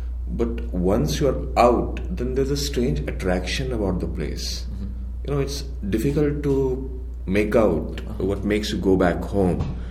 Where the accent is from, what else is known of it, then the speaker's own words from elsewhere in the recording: Jammu and Kashmir, India; When I was growing up in Kashmir, I hated that place. Because there were no avenues for me, you know, to be an artist or a filmmaker or a theater person in a very conservative society